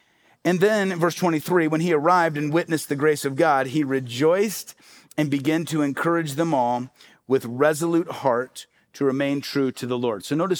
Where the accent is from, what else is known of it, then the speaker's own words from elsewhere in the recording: Midwest, United States; growing up in the Midwest, I think about it a lot like dandelions.